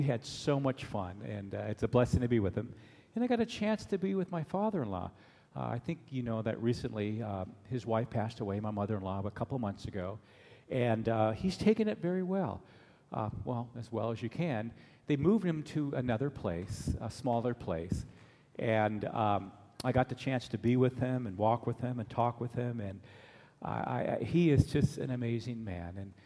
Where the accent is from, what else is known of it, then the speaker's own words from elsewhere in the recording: Germany; And I grew up in Germany, so Germany was not a nation for me. It was my place, plus the USA.